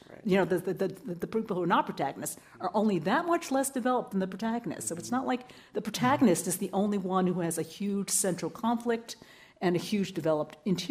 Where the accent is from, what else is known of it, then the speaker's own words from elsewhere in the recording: Yonkers, New York, United States; born there; And don't get me wrong, I was born here. You know, I was born in Yonkers, New York. So it's not like, you know, I was not raised in China.